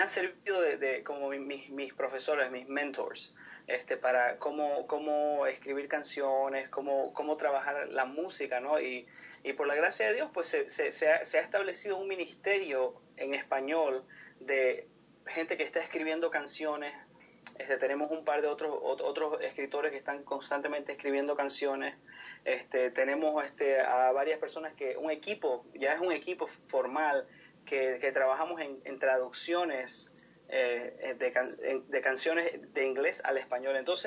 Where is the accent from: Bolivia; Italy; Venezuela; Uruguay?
Bolivia; now in Gaithersburg, United States; Mi esposa es de Puerto Rico, yo soy de Bolivia